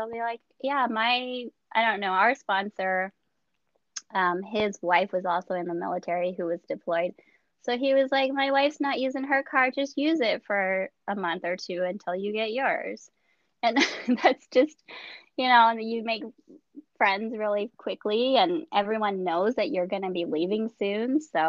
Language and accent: English; Colorado, United States; also born or lived in South Korea; so I was born in Korea, near Seoul, South Korea. And I was adopted when I was 8. And then I lived in Colorado. I grew up in Colorado until the year 2000. I went to school in Denver.